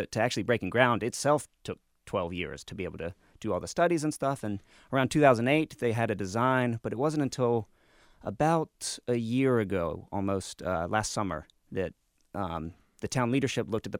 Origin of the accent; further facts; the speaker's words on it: Raleigh, North Carolina, United States; I grew up in Raleigh, which I've never considered to be a big city, but certainly much, much bigger than Roseboro.